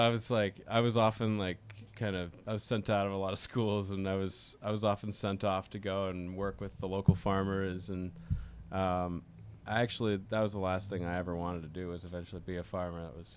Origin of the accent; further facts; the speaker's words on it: Philmont, New York, United States; I'm from Philmont, Chatham, Hudson throughout the years.